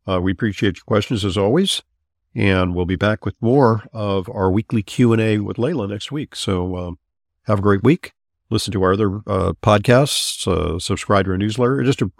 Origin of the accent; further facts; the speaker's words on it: Santa Monica, California, United States; I am from Los Angeles. I'm from Santa Monica originally, and it is a hotbed of integrative medicine.